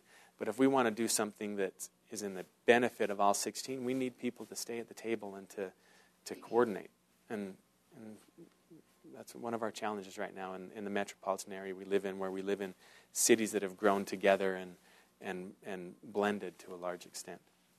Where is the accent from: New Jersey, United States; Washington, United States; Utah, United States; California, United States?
Utah, United States; West Bountiful; I think of my hometown that born and raised in West Bountiful, Utah.